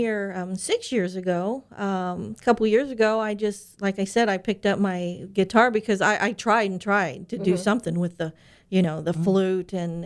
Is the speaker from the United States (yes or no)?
yes; Kentucky, United States; We're not from the area. We came here from the Greater Cincinnati, Northern Kentucky area about 6 years ago. So I'm out of my element.